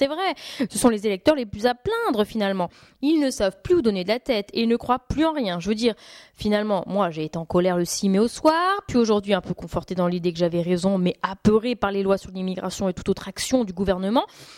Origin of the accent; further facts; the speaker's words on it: Nouvelle-Aquitaine, France; moi je suis originaire de Corrèze quand même.